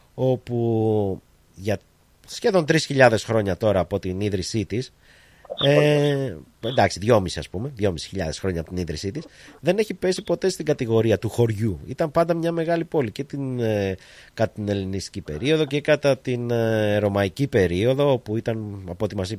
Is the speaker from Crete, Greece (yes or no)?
no; Thessaloniki, Central Macedonia, Greece; ως Θεσσαλονικιός θα σας ρώταγα τι πρέπει να γίνει σήμερα προκειμένου να ξανααποκτήσει η Θεσσαλονίκη την παλιά της έγκλη